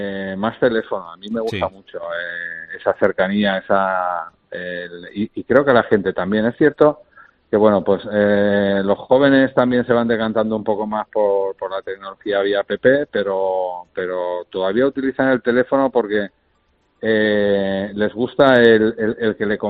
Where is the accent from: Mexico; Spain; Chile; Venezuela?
Spain; Valencia, Valencian Community; yo soy valenciano y la ciudad me encanta.